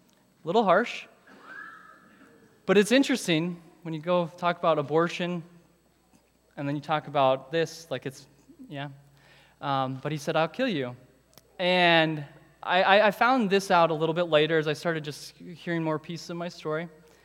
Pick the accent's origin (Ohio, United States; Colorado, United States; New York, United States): Colorado, United States; he's there with me as I'm growing up in Colorado.